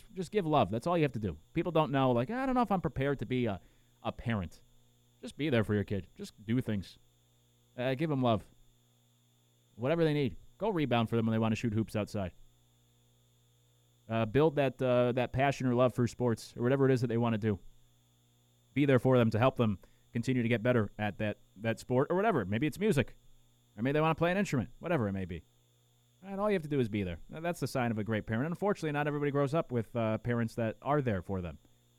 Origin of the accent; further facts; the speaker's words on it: Connecticut, United States; We grew up in Connecticut.